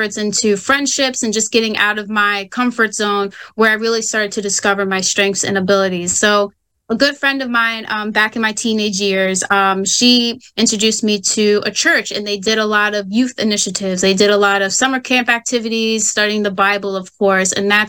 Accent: Maryland, United States; I was born and raised in Maryland, but I was able to go out of state to Immaculata, Pennsylvania, to a small college called Immaculata University.

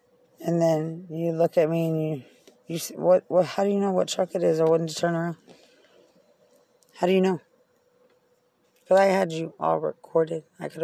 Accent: United States; I was very neutral because I'm American. I can do that.

